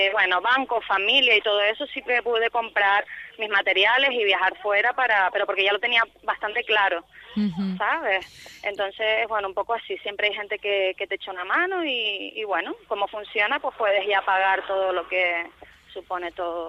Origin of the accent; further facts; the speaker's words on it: Madrid, Community of Madrid, Spain; moved away as an adult; now in Tenerife, Spain; cuando vine de Madrid yo estudié diseño de moda ya un poquito más mayor y llegué a Tenerife